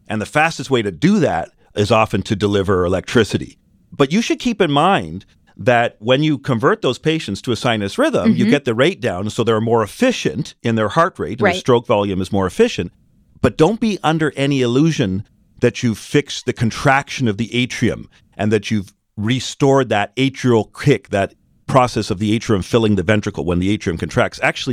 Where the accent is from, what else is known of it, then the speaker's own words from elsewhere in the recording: Canada; Well, I'm both Canadian and American, so I straddle the argument